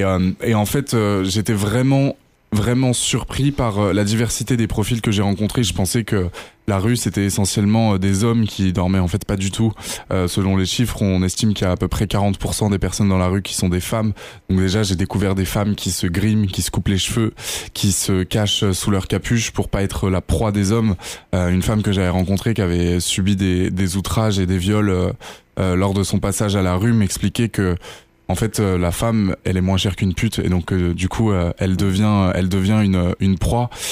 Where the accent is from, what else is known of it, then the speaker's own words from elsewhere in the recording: Paris, Île-de-France, France; moi, je suis parisien